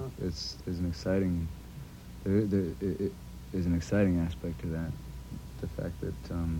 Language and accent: English; San Diego, California, United States; I'm from San Diego.